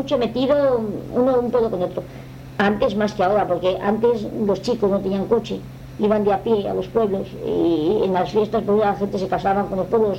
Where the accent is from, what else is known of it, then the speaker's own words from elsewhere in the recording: Castile and León, Spain; somos de Salamanca, pero...